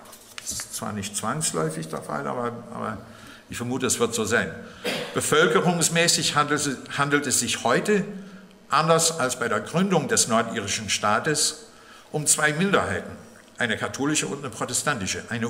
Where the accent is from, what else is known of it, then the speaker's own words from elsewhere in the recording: Ireland; Ich weiß auch als Ire, dass unser Land im Süden seit 1973 und im Norden seit den 90er Jahren weltoffener und reicher geworden ist.